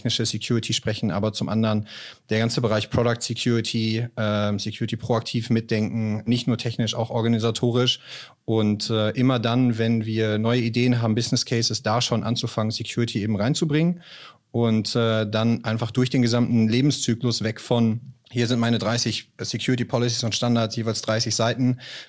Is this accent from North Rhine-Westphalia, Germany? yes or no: yes; Münster, North Rhine-Westphalia, Germany; born there; Bin gebürtiger Münzeraner